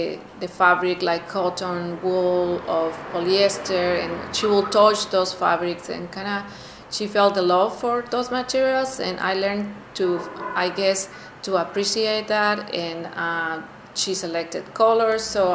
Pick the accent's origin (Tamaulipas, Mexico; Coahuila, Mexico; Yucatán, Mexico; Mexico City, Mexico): Tamaulipas, Mexico; Reynosa; I was born in Reynosa, Tamaulipas. Reynosa is a border town. Tamaulipas is the state in Mexico, the country. Tamaulipas is next to Texas. Reynosa is on the is a border town next to Hidalgo, Texas.